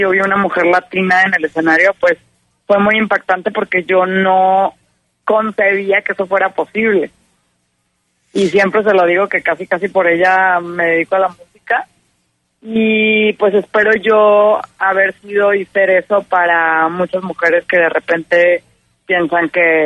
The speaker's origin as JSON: {"language": "Spanish", "country": "Mexico", "said": "no creo que los mexicanos debamos de etiquetar la música tan severamente, porque como mexicanos y como mestizos, pues somos una mezcla de todo, ¿no?"}